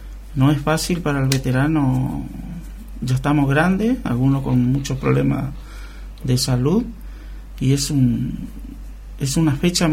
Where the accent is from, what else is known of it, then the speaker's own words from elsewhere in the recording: Monte Caseros, Corrientes, Argentina; como era yo soy de Monte Casero